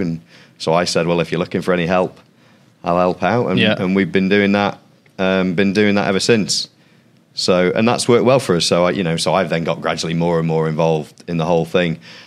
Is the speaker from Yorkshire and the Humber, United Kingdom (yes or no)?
no; Blackpool, North West England, United Kingdom; now in London, United Kingdom; So for me, so I'm from Blackpool, but my dad's from Warrington.